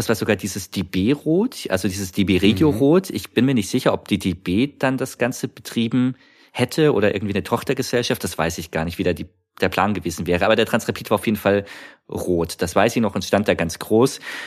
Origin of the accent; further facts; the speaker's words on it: Munich, Bavaria, Germany; Und ich bin zu der Zeit in München aufgewachsen